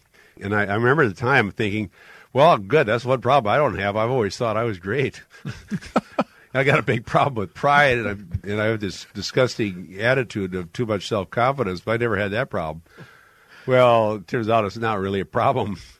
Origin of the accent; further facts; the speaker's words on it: Iowa, United States; Well, my point is, growing up in Iowa in the 50s and 60s, I never heard this word